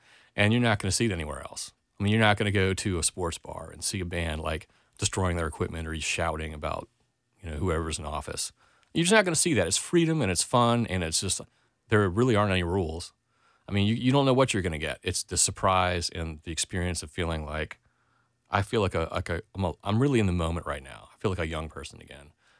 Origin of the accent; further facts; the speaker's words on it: the South, United States; growing up in the South in the 80s and stuff, playing in bars and stuff.